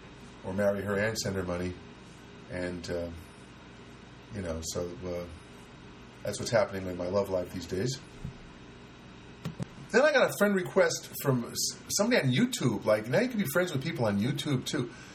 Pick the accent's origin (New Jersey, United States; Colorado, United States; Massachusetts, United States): New Jersey, United States; Paterson; growing up in Paterson, New Jersey, my parents insisted that we speak Hindi in our house at all times.